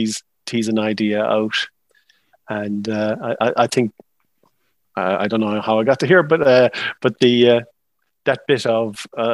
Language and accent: English; Cork, Munster, Ireland; also born or lived in Limerick; I was born in Limerick, moved to Cork when I was quite young, then moved away in my mid-20s